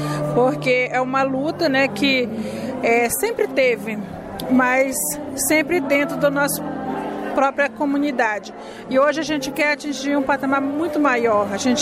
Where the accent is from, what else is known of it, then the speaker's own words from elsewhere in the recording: Guajará-Mirim, Rondônia, Brazil; sou do povo Tupari de Rondônia, né, da terra indígena Rio Branco, mas nasci em Guajaramirim, né, que era o acesso mais perto na época